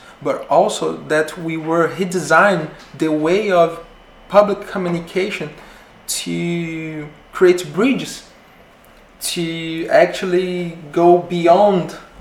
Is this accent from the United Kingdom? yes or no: no; Belém, Pará, Brazil; English is a second language; I'm from Belém. I'm born in the Amazon.